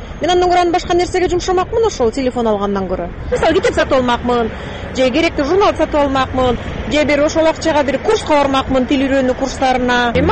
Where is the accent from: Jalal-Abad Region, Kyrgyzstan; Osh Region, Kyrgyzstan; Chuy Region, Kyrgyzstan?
Chuy Region, Kyrgyzstan; Kara-Balta; мен Карабалтадан келдим.